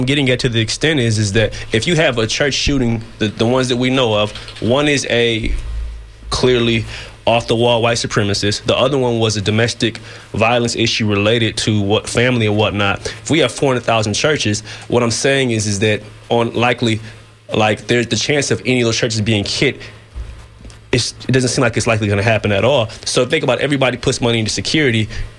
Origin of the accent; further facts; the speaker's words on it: Flint, Michigan, United States; I come from Flint, Michigan, mm-hmm. so I know churches Flint, Detroit, Baton Rouge, and Jackson, Tennessee.